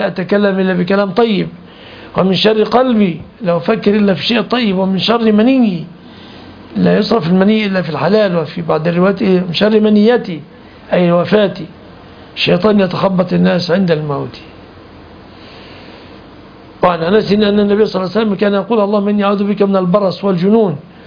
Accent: Egypt; عندنا في مصر ما يفهمون المعاني كثيرا

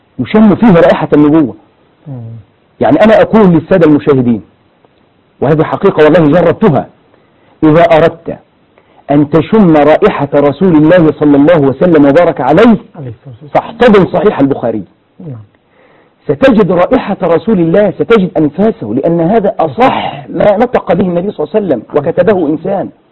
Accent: Egypt

